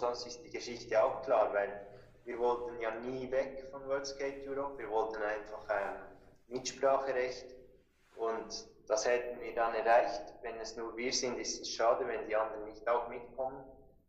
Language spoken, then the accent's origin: German; Switzerland; Was in England was geht, bei uns in der Schweiz was geht, was in Deutschland läuft, weiß ich nicht.